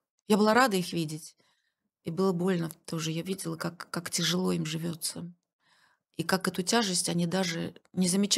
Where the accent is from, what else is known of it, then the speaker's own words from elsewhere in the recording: Kirov, Kirov Oblast, Russia; почему в этом списке городов я старательно обхожу мой родной город